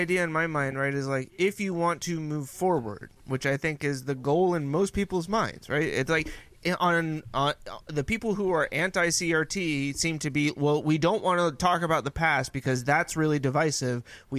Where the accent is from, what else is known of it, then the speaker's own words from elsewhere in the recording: California, United States; this is growing up in California, one of the places that's considered to be, like, a very liberal, you know, state.